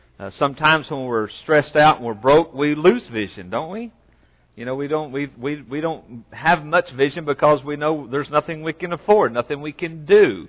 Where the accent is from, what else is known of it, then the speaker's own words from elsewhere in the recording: Oklahoma, United States; I'm from Oklahoma, and I envisioned California, and it was nothing like I thought it was going to be.